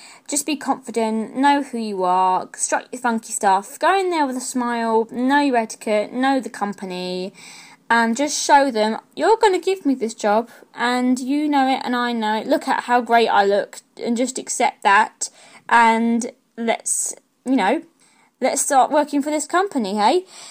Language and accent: English; London, United Kingdom; where I live, I'm a Cockney girl